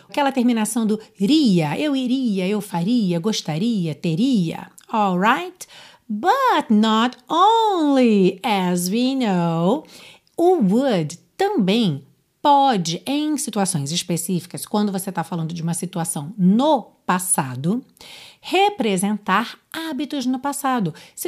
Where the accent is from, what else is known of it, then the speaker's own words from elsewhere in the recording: Rio de Janeiro, Brazil; Sou carioca